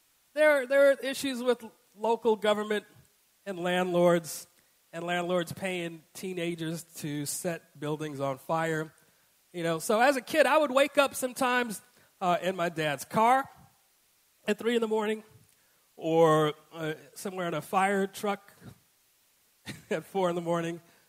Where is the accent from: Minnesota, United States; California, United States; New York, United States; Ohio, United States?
New York, United States; Bronx; born there; I'll start off just by saying I was born in the Bronx. Yeah, and I was born in the Bronx, in the South Bronx to be specific.